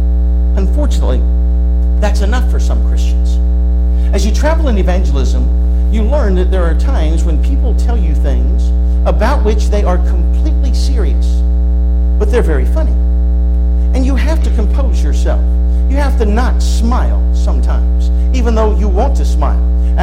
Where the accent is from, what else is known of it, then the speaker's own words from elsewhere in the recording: West Virginia, United States; Now, I am from West Virginia, and I will tell you this.